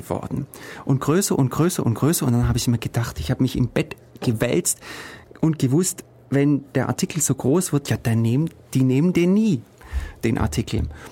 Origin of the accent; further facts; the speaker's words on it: Ulm, Baden-Württemberg, Germany; ich bin in Ulm geboren und aufgewachsen in Jungingen. Mein Vater war Italiener, ich bin also ein halber Ulmer, streng genommen.